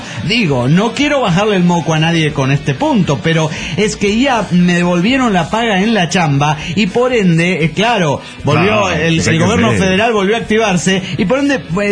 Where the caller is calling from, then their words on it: Golden, Colorado, United States; de Golden, Colorado.